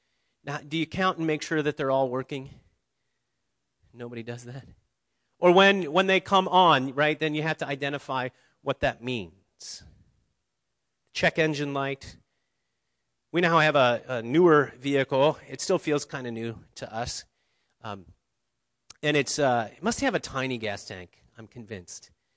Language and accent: English; Ohio, United States; I grew up in Ohio, and we had an apple orchard. We had some acreage, and we had apple trees